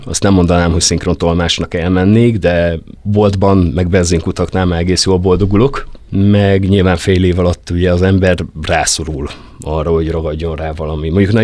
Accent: Debrecen, Hajdú-Bihar, Hungary; now in Miskolc, Hungary; Debrecenben születtem, ott nőttem fel, aztán mégis a kulturális antropológia miatt kerültem a Miskolci Egyetemre, meg aztán Miskolcra.

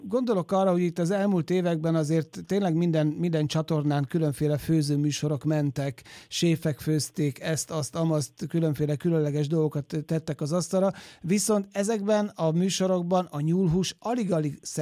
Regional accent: Zala, Hungary; Én falun nőttem föl sok-sok évvel ezelőtt az ország másik felén, Zalában

